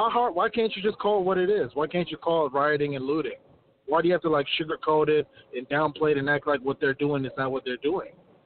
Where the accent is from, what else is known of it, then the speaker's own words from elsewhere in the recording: Minneapolis, Minnesota, United States; I saw what happened to the neighborhood I grew up in. I grew up in South Minneapolis.